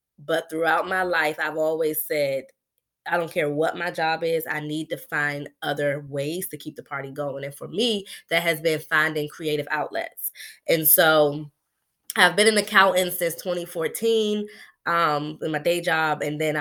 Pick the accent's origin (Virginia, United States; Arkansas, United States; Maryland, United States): Maryland, United States; I am from PG County, Maryland. And so I grew up in Pretty Girl County, they like to call it, listening to go-go.